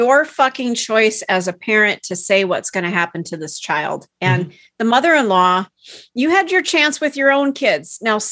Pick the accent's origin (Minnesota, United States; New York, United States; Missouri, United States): Minnesota, United States; No, I was raised in Minnesota.